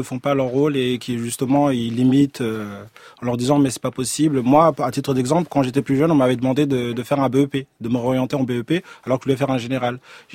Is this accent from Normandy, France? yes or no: no; Évry, Île-de-France, France; also born or lived in Corbeil-Essonnes / Grigny; moi-même, je viens des quartiers populaires. Je viens de Corbeil-Essonne, grandi à Évry, Grigny.